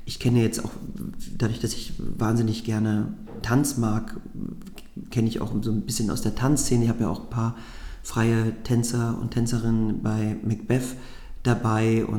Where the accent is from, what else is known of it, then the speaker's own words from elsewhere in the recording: Magdeburg, Saxony-Anhalt, Germany; Das ist auch, glaube ich, ganz wichtig für mich als Magdeburger.